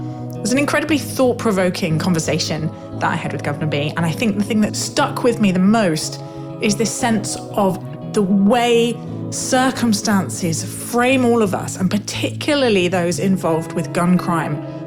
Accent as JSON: {"language": "English", "region": "London", "country": "United Kingdom", "said": "I'm from South London"}